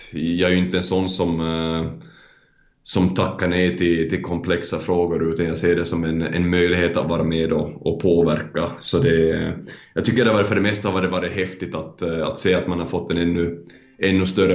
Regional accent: Finland; och nu som finländare så känns det jättedåligt att jag inte har hållit vad jag har lovat

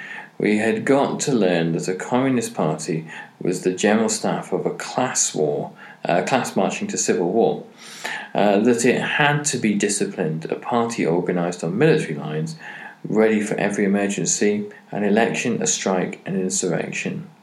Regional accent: Cardiff, Wales, United Kingdom; Will Painter, from my hometown here, Cardiff

